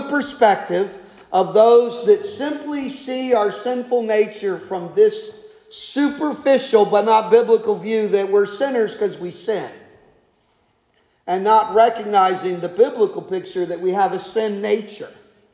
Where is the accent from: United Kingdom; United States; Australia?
United States; I'm American and I live in 2025